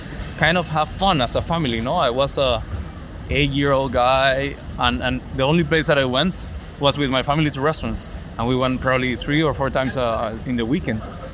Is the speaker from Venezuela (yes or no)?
yes; Caracas, Capital District, Venezuela; English is a second language; I'm from Venezuela. I'm from Caracas. I was born there. And I live all my childhood over there.